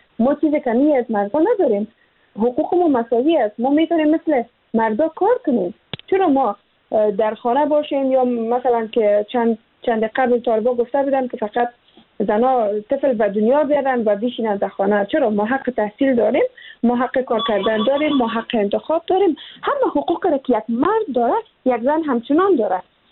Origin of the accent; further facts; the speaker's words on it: Afghanistan; moved away; ما پس از این که از افغانستان بر آمدم